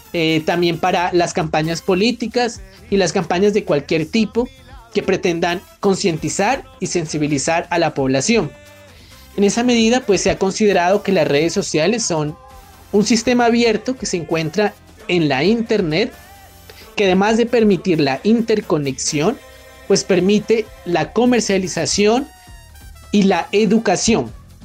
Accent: Pasto, Nariño, Colombia; soy hijo, soy hermano, soy padre, soy pastuso.

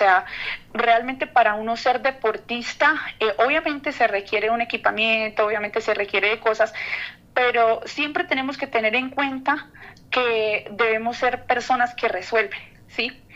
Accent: Florencia, Cauca, Colombia; yo vengo de una zona que ha sido vulnerada, ¿sí? O sea, yo vengo desde Florencia, Cauca, pero no como tal del municipio, o sea, del pueblo, como por decir así, sino de una vereda.

